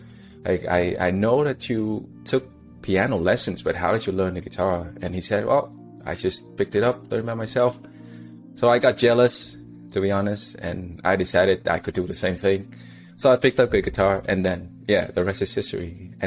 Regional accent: Ho Chi Minh City, Vietnam; moved away as an adult; now in Netherlands; I come from Vietnam, specifically Ho Chi Minh City, from the south. I was born and raised there 100%. I came to the Netherlands like 10 years ago.

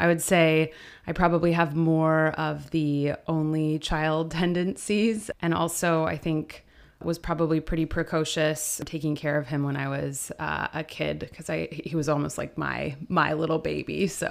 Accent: Portland, Oregon, United States; I grew up in Portland, Oregon, had a pretty happy childhood, I would say.

